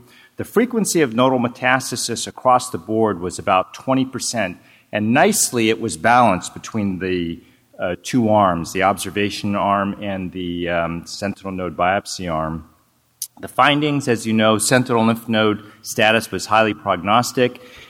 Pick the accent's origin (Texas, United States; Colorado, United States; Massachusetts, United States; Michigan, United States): Massachusetts, United States; Boston; This is my hometown. Terry King will be speaking her hometown as well. We hail from here, so welcome to Boston.